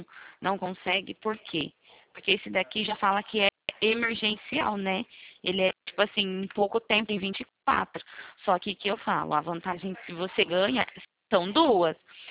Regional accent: Araras, São Paulo, Brazil; É, eu sou de Arara também.

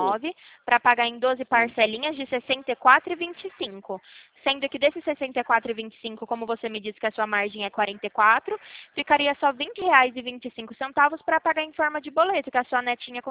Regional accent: São Paulo, Brazil; eu sou de São Paulo, eu não sei de onde a senhora é, mas eu sou de São Paulo

